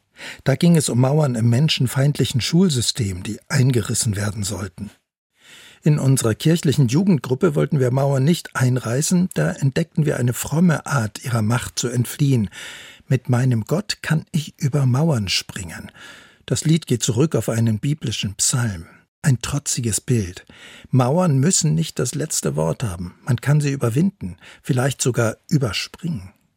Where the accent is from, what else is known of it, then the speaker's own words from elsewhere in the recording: Bremen, Germany; 1979, Klassenfahrt aus meiner Heimatstadt Bremen nach West-Berlin.